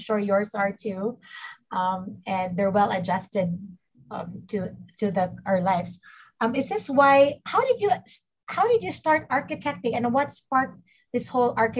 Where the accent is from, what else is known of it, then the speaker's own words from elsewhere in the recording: Philippines; I'm Filipino, and like, I work a lot and I run my own businesses.